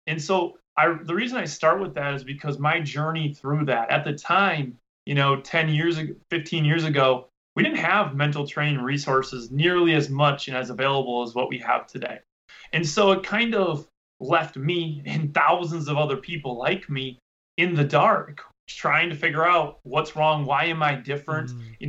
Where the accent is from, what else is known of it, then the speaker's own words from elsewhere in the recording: Freedom, Wisconsin, United States; I'm from Freedom, Wisconsin. I still live in right outside of Freedom in Wisconsin yet.